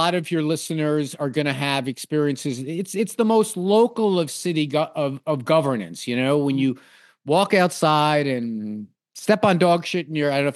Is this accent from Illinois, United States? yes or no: no; New York, United States; Being a New Yorker was always part of my identity, as far as I can remember.